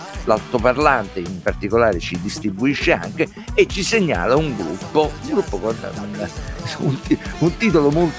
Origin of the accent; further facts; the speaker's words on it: Naples, Campania, Italy; Io dicevo Song da buon napoletano